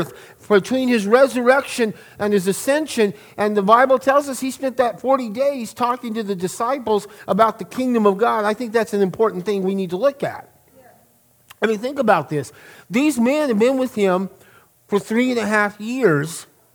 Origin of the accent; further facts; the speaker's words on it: Belen, New Mexico, United States; I remember my brother and I, we grew up in Belen, so we had the Sandias and the Manzanos